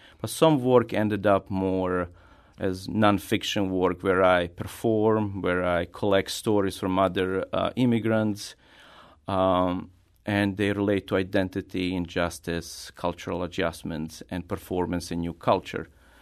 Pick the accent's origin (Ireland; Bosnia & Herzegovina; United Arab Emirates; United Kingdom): Bosnia & Herzegovina; English is a second language; also born or lived in Belgrade; now in St. Louis, United States; and that's how I escaped the war zone from Bosnia to Belgrade and lived there for 3 years. And in 1997, I moved to St. Louis.